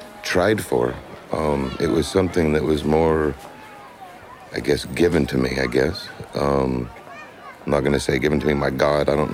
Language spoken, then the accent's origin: English; Texas, United States; also born or lived in Memphis, Tennessee; because I was born in Memphis, I was raised in Texas, so I have to play country.